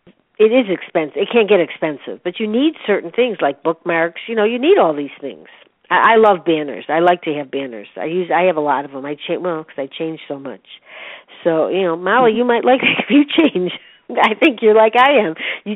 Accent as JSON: {"language": "English", "town": "Chicago", "region": "Illinois", "country": "United States", "said": "I'm from Chicago, so it is different."}